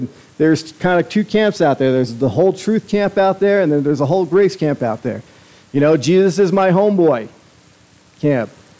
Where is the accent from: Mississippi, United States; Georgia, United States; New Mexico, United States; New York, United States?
New York, United States; But I remember in the 80s, growing up in Long Island